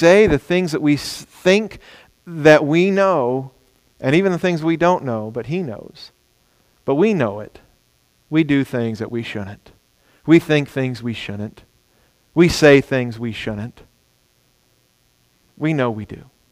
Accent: Ohio, United States; born there; also born or lived in Dallas; somebody in South Texas told me I was a northerner because I came from Dallas. I thought, you got no idea. I was born in Ohio.

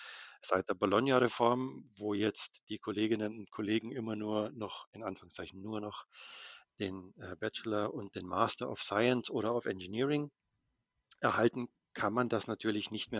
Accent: Rosenheim, Bavaria, Germany; ich komme aus Rosenheim ursprünglich, habe in München dann auch studiert

